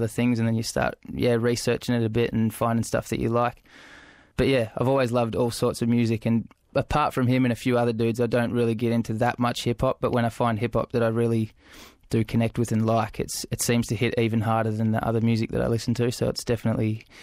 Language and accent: English; Melbourne, Victoria, Australia; I'm an MC from Melbourne. I'm 24 years old